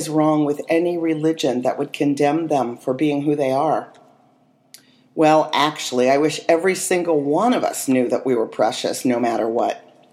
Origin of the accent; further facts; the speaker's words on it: West Virginia, United States; In my Unitarian household, as I was growing up in West Virginia, the word prayer was not uttered